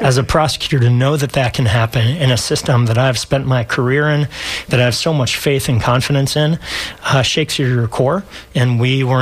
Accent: Gainesville, Florida, United States; In terms of my background, born and raised in Gainesville, diehard Gator, and was fortunate enough to earn a scholarship to Brandeis University.

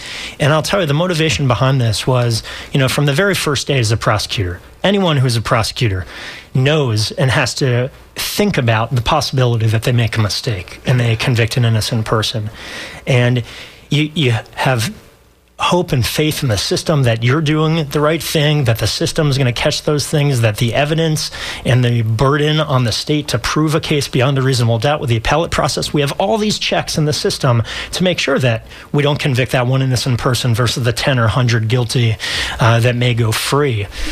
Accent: Gainesville, Florida, United States; In terms of my background, born and raised in Gainesville, diehard Gator, and was fortunate enough to earn a scholarship to Brandeis University.

